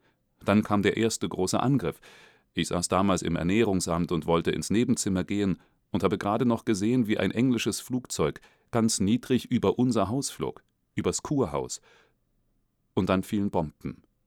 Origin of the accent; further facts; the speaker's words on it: Helgoland, Schleswig-Holstein, Germany; ist meine Heimat. Dort wurde ich 1924 geboren. Helgoland ist eine besondere Heimat, nicht wie die Großstadt Hamburg oder so etwas. Helgoland ist die einzige Hochseeinsel Deutschlands. Ich verbrachte auf Helgoland meine ganze Kinderzeit.